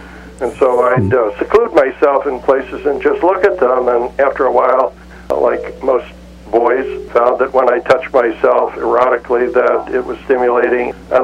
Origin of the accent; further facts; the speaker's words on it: Morristown, New Jersey, United States; I grew up in Morristown, New Jersey, in a big fancy house with servants.